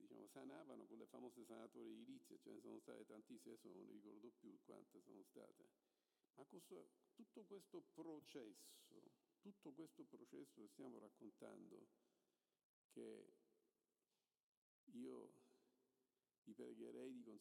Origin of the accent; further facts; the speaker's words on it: Palermo, Sicily, Italy; Io sono di Palermo, come diceva Paolo, sono nato a Palermo